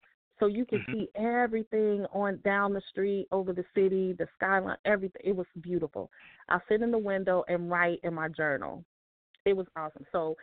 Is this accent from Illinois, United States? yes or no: yes; Chicago, Illinois, United States; moved away; Cities, definitely Chicago because that's my hometown.